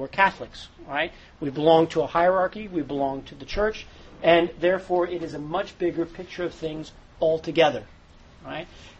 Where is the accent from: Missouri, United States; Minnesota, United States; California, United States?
Minnesota, United States; I come from Minnesota where it's deathly cold, right?